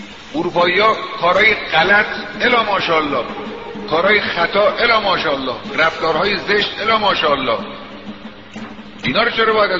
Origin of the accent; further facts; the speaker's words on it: Iran; چرا من باید احساس حقارت کنم به خاطر ایرانی بودنم؟